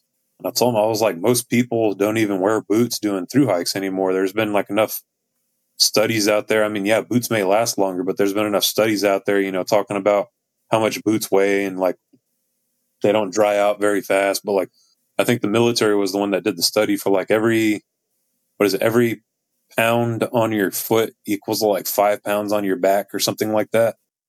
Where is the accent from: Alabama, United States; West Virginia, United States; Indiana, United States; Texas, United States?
Texas, United States; I was like, I'm from Texas. And it's like, you can tell how friendly I am. You know, it's like, I'm, you know, born and raised here.